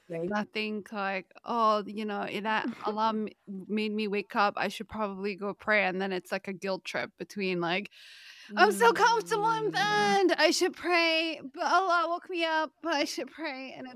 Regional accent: Canada; we're both from Canada

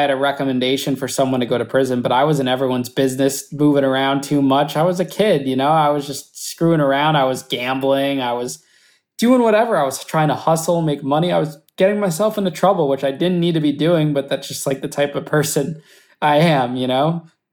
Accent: Danbury, Connecticut, United States; But the second time when I got to Danbury, which was my hometown, which was going to be great, you know, I was right next to my parents

